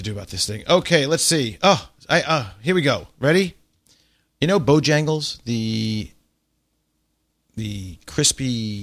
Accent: Long Island, New York, United States; when I grew up in Long Island, there was a lot of Jews, Italians, and Irish.

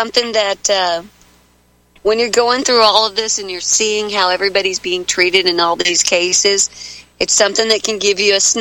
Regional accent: Scotland, United Kingdom; But I'm Scottish, and we've got to find something to laugh about every time we do something.

